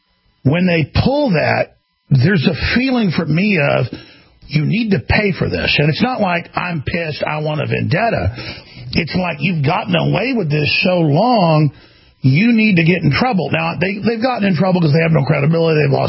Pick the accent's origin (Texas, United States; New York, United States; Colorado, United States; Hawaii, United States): Texas, United States; They spent 6 months where I grew up outside Dallas and put out 2 NPR reports